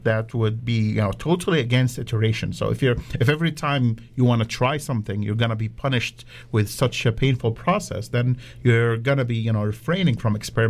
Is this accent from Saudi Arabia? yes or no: yes; Saudi Arabia; I grew up in Saudi Arabia, actually